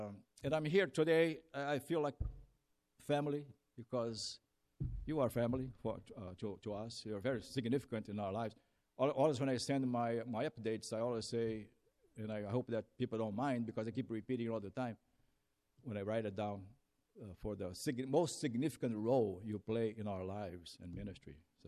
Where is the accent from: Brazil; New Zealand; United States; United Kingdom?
Brazil; English is a second language; I'm from Brazil, as I said before.